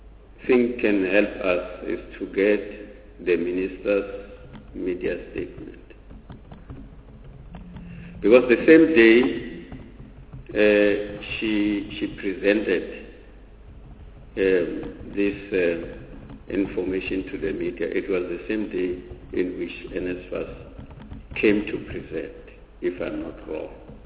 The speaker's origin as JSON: {"language": "English", "country": "South Africa", "said": "So for the first time, I think we can pat ourselves on the shoulder as South African."}